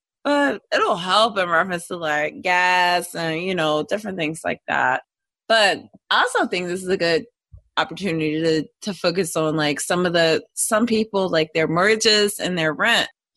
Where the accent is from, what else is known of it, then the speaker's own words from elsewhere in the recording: Philadelphia, Pennsylvania, United States; moved away; when I moved down from Philly, I was already in a magnet program.